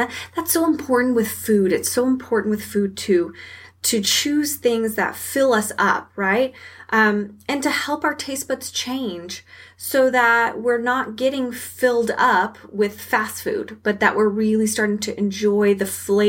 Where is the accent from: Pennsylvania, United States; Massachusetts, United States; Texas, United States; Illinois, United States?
Texas, United States; because I'm from Texas and we eat a lot of red meat down here.